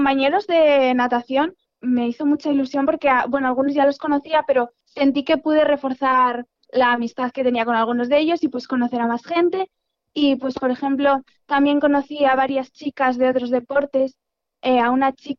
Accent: Pola de Laviana, Asturias, Spain; entreno 6 días a la semana, 4 en la piscina de mi pueblo de Pola de la Viana, 1 en Oviedo

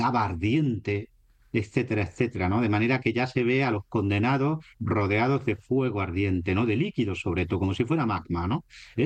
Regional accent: Spain; de la que nosotros somos responsables, los españoles

